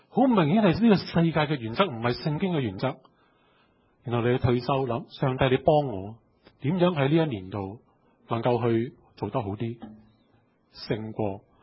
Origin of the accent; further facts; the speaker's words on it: China; 我哋中国人咧就系好睇环境，特别顺境咧就平安，有就平安，冇就唔平安。